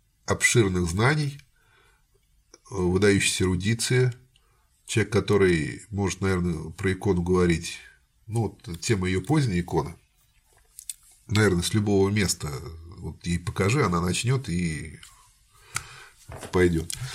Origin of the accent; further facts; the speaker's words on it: Samara, Samara Oblast, Russia; а я, как самарец, считаю ее своей.